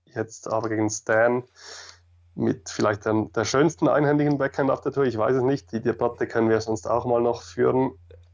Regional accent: Basel-Landschaft, Switzerland; Genau, ich komme ursprünglich aus Basel-Land

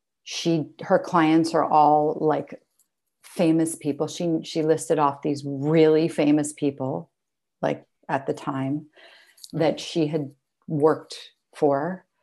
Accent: New York City, New York, United States; So I grew up in New York City.

